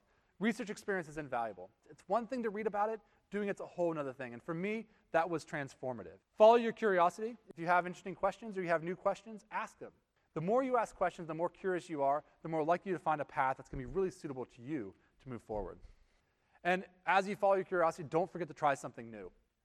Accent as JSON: {"language": "English", "region": "West Virginia", "country": "United States", "tie": "born or raised there", "said": "I grew up in West Virginia, and honestly, I never thought I'd be traveling the world like I do now."}